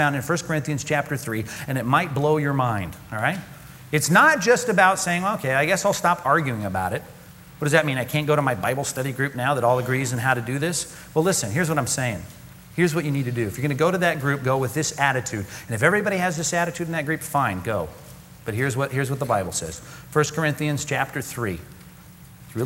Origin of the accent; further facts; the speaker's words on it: Long Beach, California, United States; I grew up in Long Beach, went to Long Beach Wilson, raw Bruins, go, you know, red and gold.